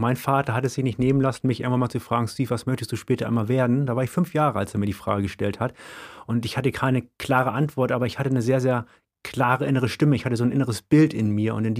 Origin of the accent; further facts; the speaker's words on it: Hamburg, Germany; Ja, das ist wichtig zu wissen, weil genau, ich komme aus dem Flachland.